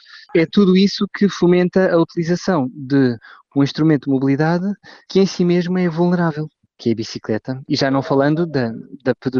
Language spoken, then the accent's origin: Portuguese; Setúbal, Portugal; Sim, eu sou de Setúbal.